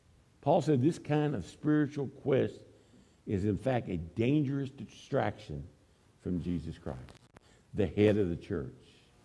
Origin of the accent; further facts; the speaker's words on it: Kentucky, United States; Again, I come from Eastern Kentucky, and there were a lot of don'ts.